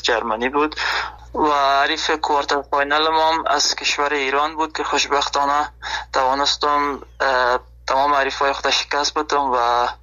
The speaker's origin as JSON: {"language": "Persian", "country": "Afghanistan", "moved": "yes", "lives_now": "Germany", "said": "به خاطر می هدف خود از افغانستان آلمان آمدم"}